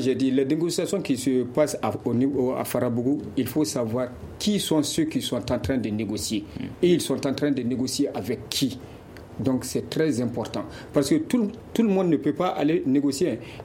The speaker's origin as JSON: {"language": "French", "country": "Mali", "said": "nous sommes des musulmans, nous sommes des Maliens."}